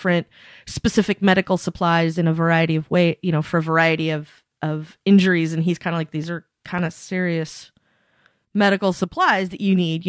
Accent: Oregon, United States; I'm from Eastern Oregon, where people really do go fishing.

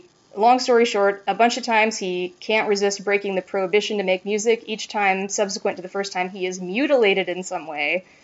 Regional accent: Greensboro, North Carolina, United States; I am from Greensboro, North Carolina, which is the Earth location in these books

